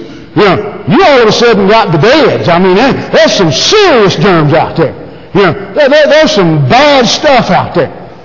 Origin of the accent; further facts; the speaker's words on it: United States; It's just I'm from America and I'm a pansy.